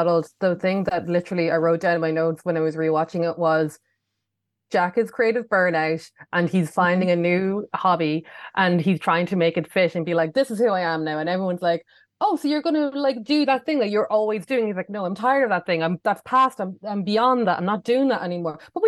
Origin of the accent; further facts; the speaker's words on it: Ireland; growing up in Ireland in the 90s, you had maybe 10 videos if you were lucky in your collection